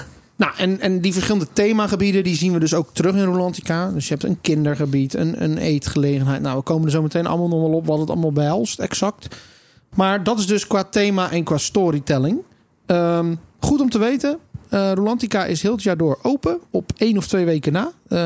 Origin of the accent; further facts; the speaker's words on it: Netherlands; Wij als Nederlanders doen dat regelmatig.